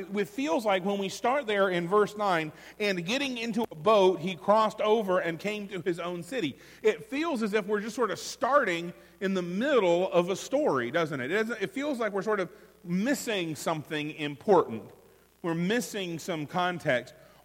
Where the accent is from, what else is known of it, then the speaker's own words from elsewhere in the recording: Gulf Coast, United States; You know, growing up on the Gulf Coast, growing up having friends from New Orleans